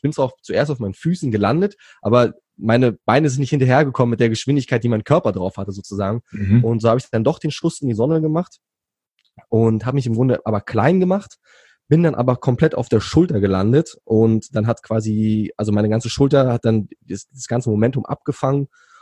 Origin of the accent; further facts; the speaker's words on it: Berlin, Germany; born there; Ich bin gebürtiger Berliner.